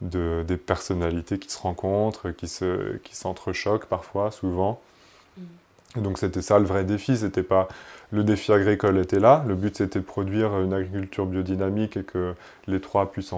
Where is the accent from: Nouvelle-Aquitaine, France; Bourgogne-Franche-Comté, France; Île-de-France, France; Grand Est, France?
Île-de-France, France; Paris; J'ai grandi à Paris, et à Paris, j'ai fait une école de commerce au début, j'ai travaillé à la Défense.